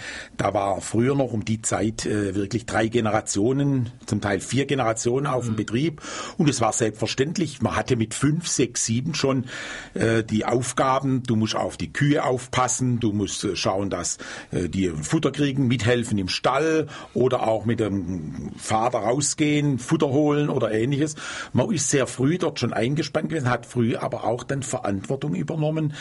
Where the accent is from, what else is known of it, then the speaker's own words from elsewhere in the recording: Schwäbisch Hall, Baden-Württemberg, Germany; born there; Ich bin ja in Hall geboren, ich sage immer nicht in Schwäbisch Hall